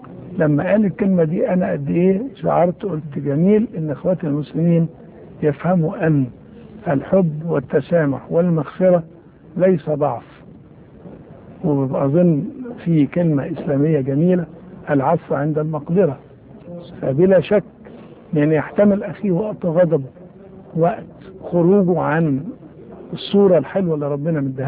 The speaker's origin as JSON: {"language": "Arabic", "country": "Egypt", "said": "أنا كمصري لي أخوات تجندوا في الجيش وحاربوا"}